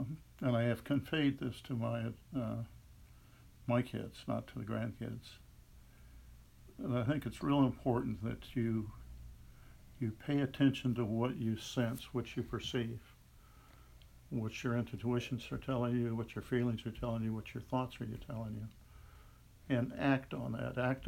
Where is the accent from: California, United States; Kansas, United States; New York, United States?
California, United States; Westchester; I grew up in Westchester, California, adjacent to LA International Airport. I'm the eldest of three sons. Parents grew up in a small town in Indiana of 300 people. So I was raised by Hoosiers in Southern California